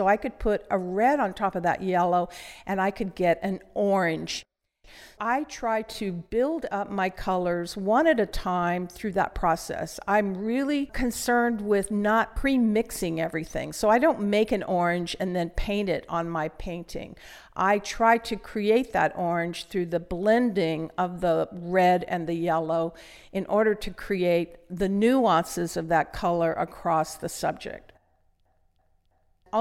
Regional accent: Arizona, United States; now in Chico, United States; I grew up in Arizona and there weren't many flowers. When I moved to Chico, I was just overwhelmed with beautiful opportunities to paint

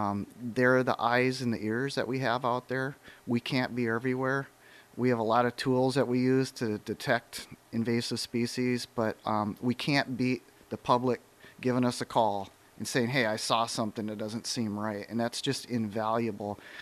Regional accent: Midwest, United States; And I know where I grew up in the Midwest

